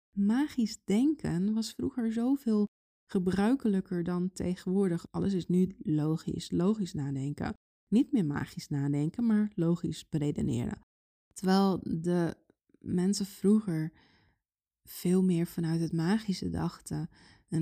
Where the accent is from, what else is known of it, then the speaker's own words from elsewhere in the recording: Netherlands; ik ben een Nederlander. Ik ben hier opgegroeid, ik ben hier niet geboren, maar wel opgegroeid. Mijn ouders zijn gewoon Nederlands